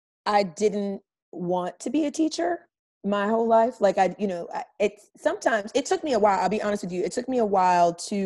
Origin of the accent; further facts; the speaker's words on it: New Jersey, United States; I'm from New Jersey originally.